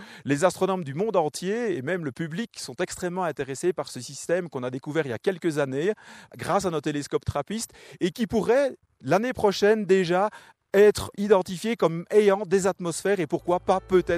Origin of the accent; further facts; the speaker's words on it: Belgium; also born or lived in Chile; now in Morocco; Je suis un Belge du bout du monde, c'est vrai. J'adore retourner sur ces endroits dans lesquels j'ai vécu, notamment le Chili. J'y retourne tant que c'est possible, et ici également, maintenant au Maroc depuis quelques années.